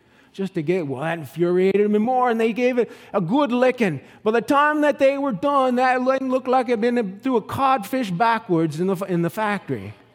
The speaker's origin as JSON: {"language": "English", "region": "Nova Scotia", "country": "Canada", "tie": "born or raised there", "also_born_or_lived": "New Brunswick", "accent": "East Coast", "said": "In fact, many people call me a Newfie, even though I grew up in Nova Scotia, lived in New Brunswick"}